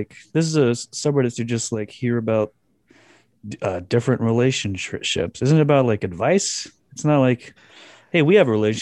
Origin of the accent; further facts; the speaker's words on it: Texas, United States; There's a special thing about being Texan. You don't fuck with family and livelihood regardless of race, ethnicity, or anything. A Texan is a Texan, and we have been violated. My 21 years being here, I am livid.